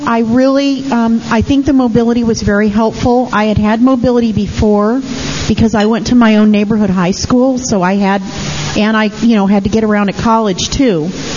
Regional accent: California, United States; And I'm a Bay Area person. I grew up in the Bay Area, and I don't live there anymore, but I love the Bay Area. It's my home.

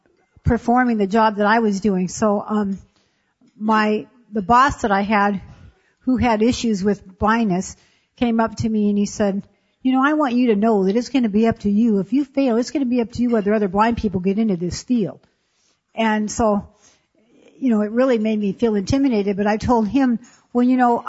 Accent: Temple City, California, United States; I'm from Temple City. I'm from the San Gabriel Valley chapter.

